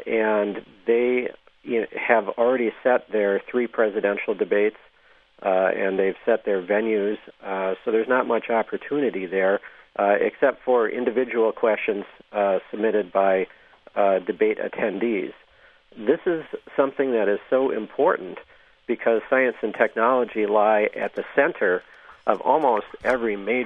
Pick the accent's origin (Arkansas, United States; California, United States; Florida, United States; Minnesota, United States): Minnesota, United States; You know, there's a guy here in my home state of Minnesota named E.W. Davis